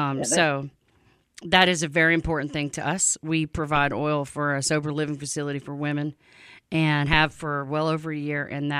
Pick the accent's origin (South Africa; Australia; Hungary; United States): United States; Louisiana; Well, I'm from Louisiana, and we have LSU. Go Tigers.